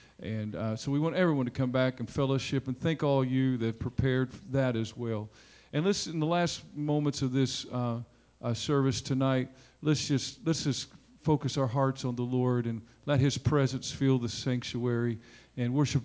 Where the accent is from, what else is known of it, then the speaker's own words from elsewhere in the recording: Oklahoma, United States; I'm from Oklahoma, so it's kind of an understood thing.